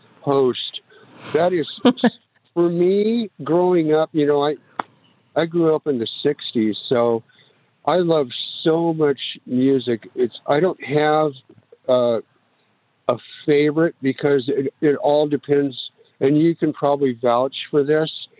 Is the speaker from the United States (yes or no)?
yes; Los Angeles, California, United States; also born or lived in Oregon; now in Las Vegas, United States; It started out basically my wife and I grew up in Los Angeles, And then we spent some time in Oregon.